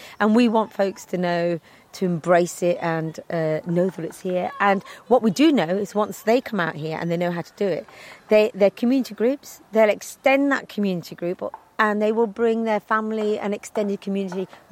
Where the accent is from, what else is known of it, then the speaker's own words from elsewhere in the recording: India; I'm Indian and I'm speaking Punjabi, and they're from Pakistan and they're speaking Urdu, and we can understand each other because it's very similar